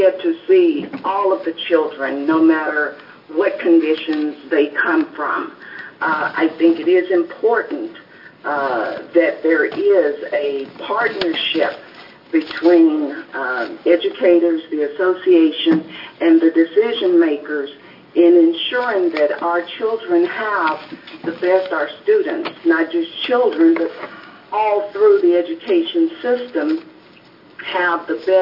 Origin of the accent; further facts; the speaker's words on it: Oregon, United States; As you know, I am from Southern Oregon. I come from a small, mostly rural district.